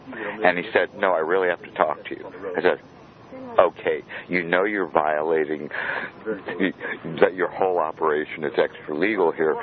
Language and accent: English; Brooklyn, New York, United States; I mean, I'm from Brooklyn, and I've lived in other big cities.